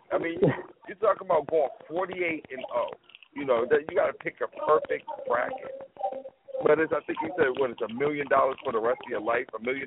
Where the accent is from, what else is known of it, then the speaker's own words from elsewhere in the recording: Connecticut, United States; From Connecticut, went to school in Boston. I'm going to root for them first. I'm from New England.